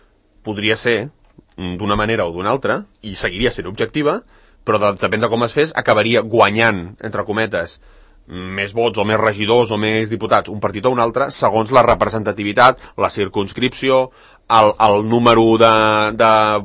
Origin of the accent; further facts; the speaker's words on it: Valldoreix, Catalonia, Spain; accent: Valldoreix; i perdoneu el meu accent valldureixenc